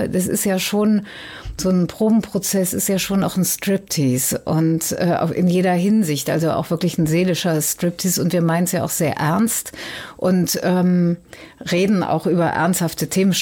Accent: Cologne, North Rhine-Westphalia, Germany; Ich komme aus Köln und Köln ist in Hässlichkeit nicht zu toppen.

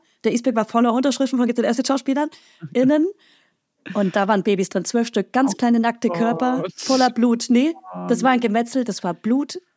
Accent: Bavaria, Germany; ich komme aus Franken

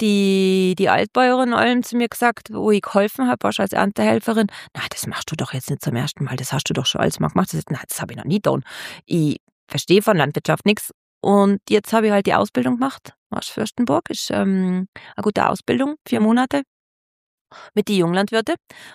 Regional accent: Hesse, Germany; moved away; Ich komme aus dem Rheingau.

